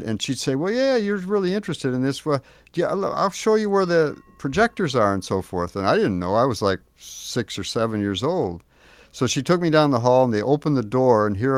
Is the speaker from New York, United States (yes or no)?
no; Minneapolis, Minnesota, United States; And I was raised, you know, at that time, when I was that young, I was in Minnesota, Minneapolis.